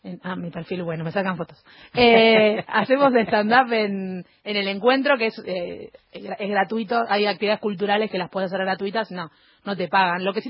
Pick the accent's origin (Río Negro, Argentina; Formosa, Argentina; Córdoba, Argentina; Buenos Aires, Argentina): Buenos Aires, Argentina; Igual siendo porteñas y de las zonas acá en Newbery no fue tan trágico